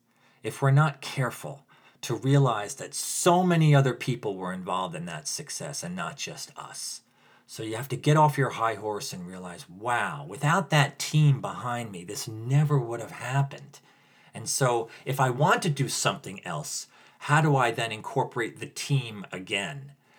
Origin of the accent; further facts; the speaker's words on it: New Jersey, United States; accent: Jersey; but I grew up in New Jersey. I just sounded very Jersey by saying that.